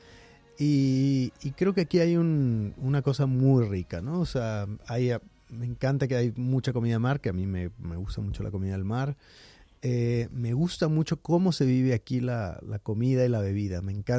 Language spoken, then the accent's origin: Spanish; Guadalajara, Jalisco, Mexico; precisamente en mi tierra, en Guadalajara